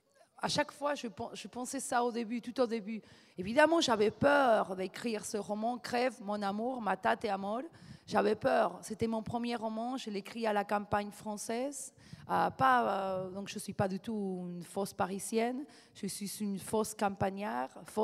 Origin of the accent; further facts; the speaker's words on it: Buenos Aires, Argentina; French is a second language; moved away as an adult; now in France; Comme je suis argentine, je suis née à Buenos Aires, j'ai vécu presque 30 ans et le reste de ma vie en France.